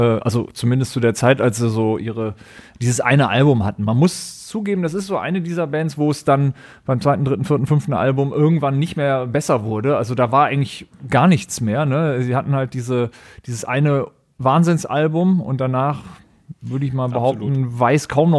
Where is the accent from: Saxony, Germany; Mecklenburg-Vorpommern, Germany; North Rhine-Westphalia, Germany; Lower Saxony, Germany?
North Rhine-Westphalia, Germany; Düsseldorf; born there; dass ich gebürtiger Düsseldorfer bin